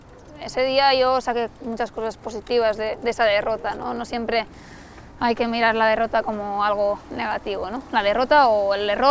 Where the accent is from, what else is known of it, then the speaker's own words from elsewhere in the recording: Catalonia, Spain; Sitges en verano se llena bastante de gente. Es un sitio muy turístico. Mi pueblo, que está al lado, no tanto.